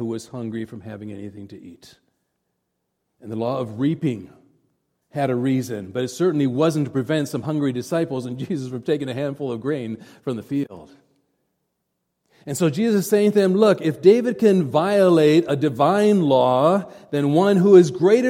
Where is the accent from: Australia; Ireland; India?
India; I remember growing up in India at boarding school.